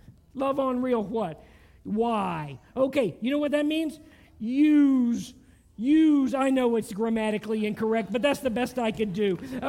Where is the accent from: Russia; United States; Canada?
United States; the South; It sounds funny because I'm from the South.